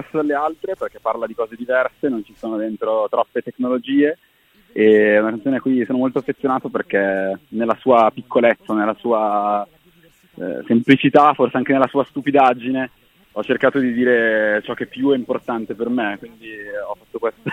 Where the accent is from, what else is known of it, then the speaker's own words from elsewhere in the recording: Bergamo, Lombardy, Italy; born there; now in Milan, Italy; sono nato a Bergamo, ma vivo a Milano da 8 anni, forse.